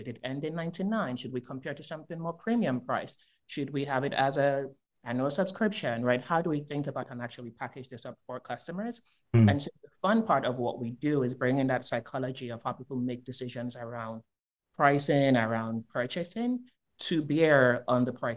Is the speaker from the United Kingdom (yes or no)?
no; New York, United States; I have lived all over the world, and I'm actually from New York is what I say, but been in Florida for a while now.